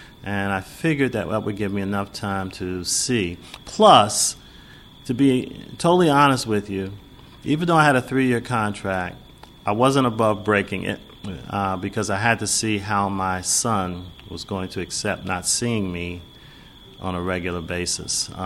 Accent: the North, United States; I'm from the North, and I've been South because I have relatives in the South

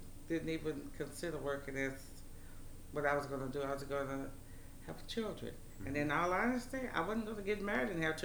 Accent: Louisville, Kentucky, United States; I was born in Louisville, Kentucky, and I was raised in Louisville. Spent most of my life in all of my childhood, really, in what was called the Russell neighborhood now, and moved later to Park Duval, and now live in Hallmark.

